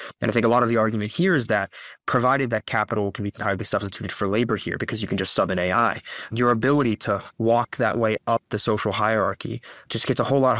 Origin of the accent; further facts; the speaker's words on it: United States; now in United Kingdom; I live in London now, but I grew up in the States